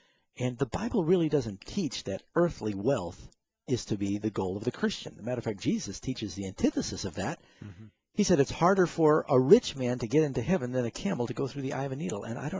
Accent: Burbank, California, United States; born there; this amazing fact is interesting to me because I was born in Burbank. My father was in the aviation business.

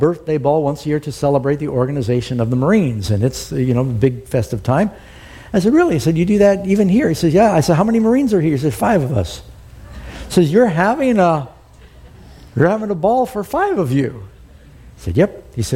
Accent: California, United States; born there; Now, I'm born American. I'm born California.

